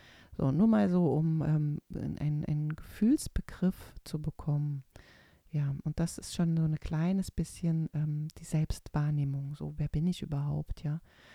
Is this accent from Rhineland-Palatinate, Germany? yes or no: yes; Rhineland-Palatinate, Germany; Oder ich komme aus der Moselregion und da hieß das immer, Kinderwillen ist Kälbertreck.